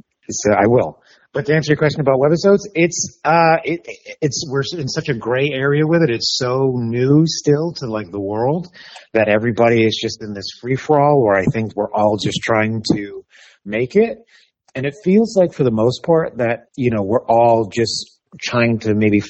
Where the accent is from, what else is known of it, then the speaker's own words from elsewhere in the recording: New Bedford, Massachusetts, United States; So I'm from New Bedford, Massachusetts. Shout out to my new Beigers.